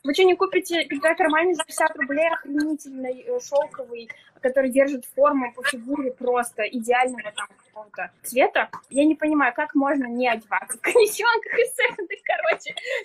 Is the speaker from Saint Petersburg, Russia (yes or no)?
no; Ufa, Bashkortostan, Russia; мы же дети 90-х, в общем, а в 90-х... Я из Уфы, и там были клевые магазины.